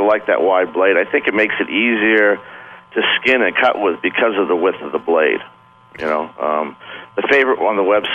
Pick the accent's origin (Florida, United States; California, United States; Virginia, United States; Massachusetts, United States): Massachusetts, United States; Cape Cod; Sure, yeah. I was brought up in Cape Cod and got a lot of blues down there.